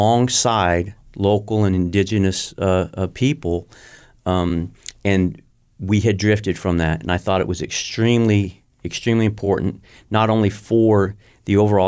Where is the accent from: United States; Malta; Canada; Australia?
United States; But at the same time, I'm an American.